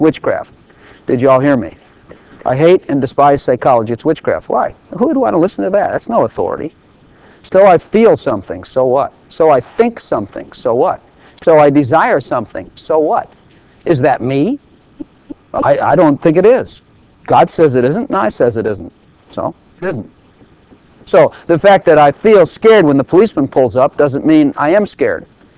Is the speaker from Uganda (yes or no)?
no; Ireland; I'm Irish. I have German blood, French blood. I've got English blood.